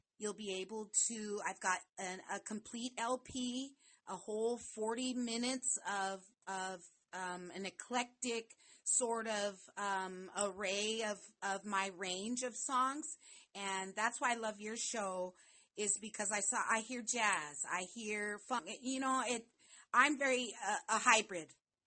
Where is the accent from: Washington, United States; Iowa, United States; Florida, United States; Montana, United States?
Montana, United States; I'm from Montana, you know, with all of the controversy that's been with … I'm black